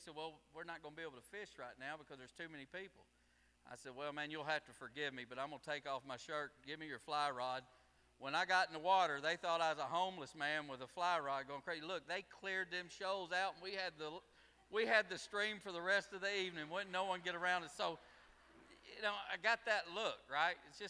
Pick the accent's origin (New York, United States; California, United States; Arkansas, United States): Arkansas, United States; I'm from Arkansas. I grew up duck hunting.